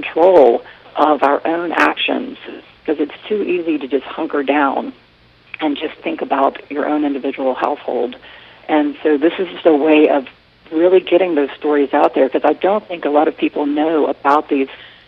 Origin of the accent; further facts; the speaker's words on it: the South, United States; I'm from the Deep South